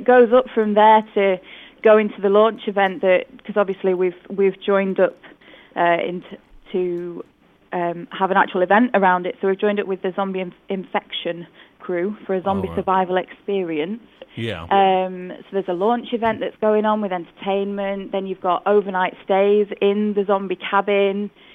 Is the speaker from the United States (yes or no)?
no; North West England, United Kingdom; I'm from Lancashire.